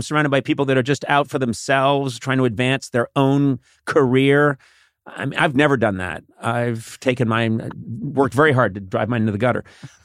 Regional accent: Brookline, Massachusetts, United States; I'm from Brookline, Massachusetts.

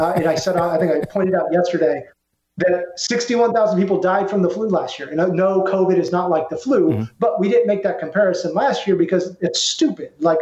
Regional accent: Texas, United States; I've been really happy as a Texan

